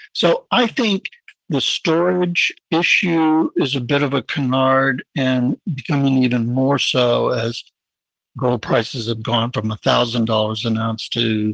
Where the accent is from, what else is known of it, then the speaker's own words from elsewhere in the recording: Texas, United States; And they were like the people I grew up with in West Texas.